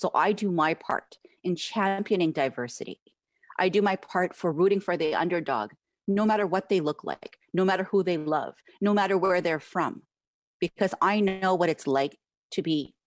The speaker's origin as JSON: {"language": "English", "region": "Quebec", "country": "Canada", "tie": "born there", "said": "Quebec-born Canadian Muslim woman"}